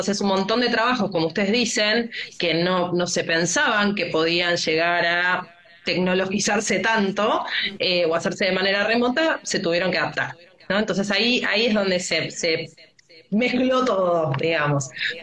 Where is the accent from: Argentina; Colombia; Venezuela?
Argentina; Pero digo, también somos argentinas, ¿no?